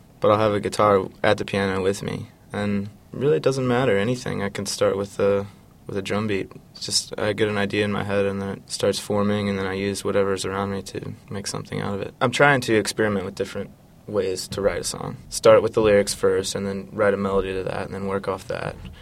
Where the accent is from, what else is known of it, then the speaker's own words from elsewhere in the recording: St. Louis, Missouri, United States; I was raised in St. Louis. I don't really have any formal training.